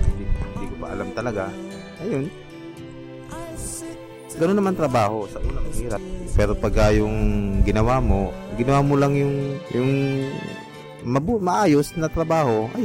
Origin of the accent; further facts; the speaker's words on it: Central Luzon, Philippines; Pampanga.